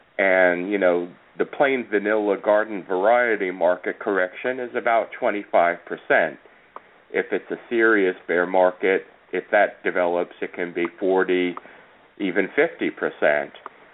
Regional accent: Long Island, New York, United States; now in Texas, United States; I'm from New York originally. Like I said, I grew up on Long Island. I was a corporate relocatee to Texas with American Airlines

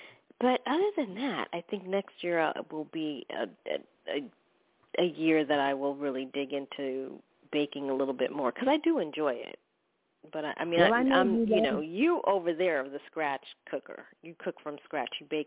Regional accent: the South, United States; No, I, even though I'm from the South, I do not cook anything from scratch.

